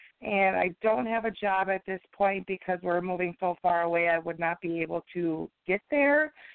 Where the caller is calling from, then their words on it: Waukesha, Wisconsin, United States; I'm calling from Waukesha, Wisconsin.